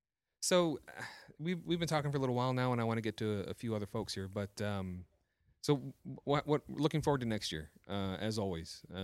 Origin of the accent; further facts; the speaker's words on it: Minnesota, United States; It's a little chilly, actually, even though I'm from Minnesota.